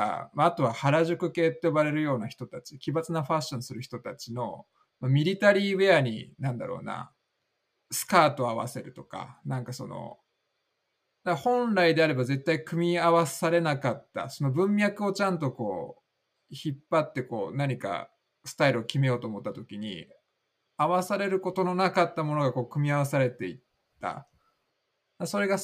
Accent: Aichi, Japan; まあ、地元愛知県だけど、

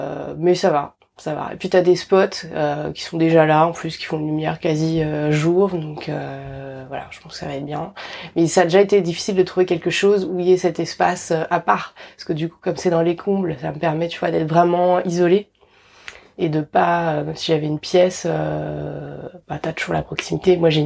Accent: Paris, Île-de-France, France; born there; je suis née à Paris, en fait. Je me suis rendu compte que j'ai beaucoup de mal à vivre à Paris, en région parisienne.

